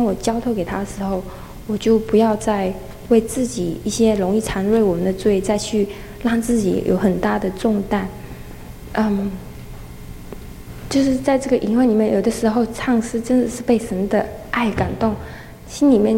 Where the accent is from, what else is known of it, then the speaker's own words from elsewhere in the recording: Hong Kong; now in United States; 我从香港来，然后我现在在阿拉巴马大学念本科